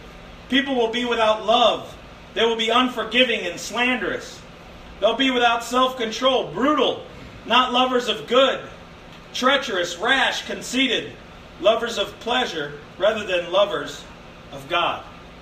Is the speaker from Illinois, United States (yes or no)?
yes; Chicago, Illinois, United States; I grew up in Chicago. I like basketball.